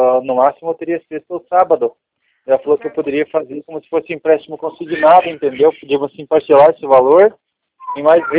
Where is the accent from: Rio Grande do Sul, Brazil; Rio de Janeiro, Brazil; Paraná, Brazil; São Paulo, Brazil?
Paraná, Brazil; Ponta Grossa; born there; Nova Rússia, Ponta Grossa.